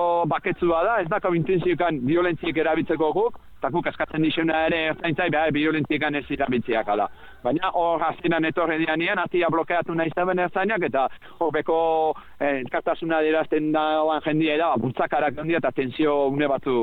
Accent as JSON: {"language": "Basque", "town": "Mutriku", "region": "Basque Country", "country": "Spain", "said": "nire herriko mutriguko jendia"}